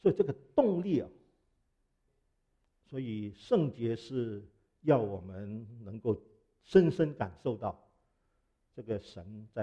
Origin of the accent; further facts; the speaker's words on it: Hong Kong; 那大家都知道我是香港来的，是南方人